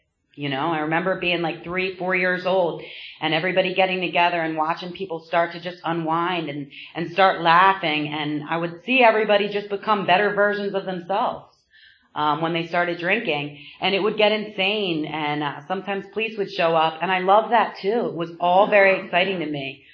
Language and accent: English; New Jersey, United States; now in Levittown, United States; I'm actually from South Jersey.